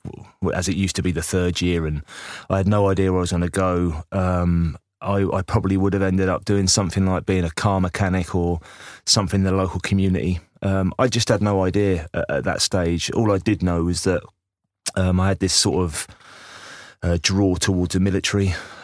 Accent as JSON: {"language": "English", "town": "Cambridge", "region": "East of England", "country": "United Kingdom", "said": "And I went, well, no, I'm from Cambridge."}